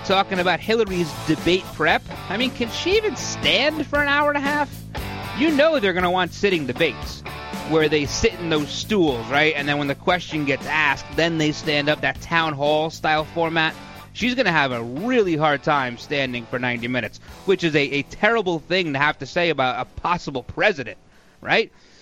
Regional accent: New York, United States; I know I'm a New Yorker. It's very, very hard to do.

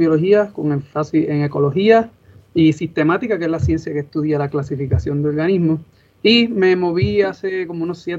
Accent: Puerto Rico; Me crié en lo que doy en la tierra de Tito Trinidad, en Cocay Alto, Puerto Rico.

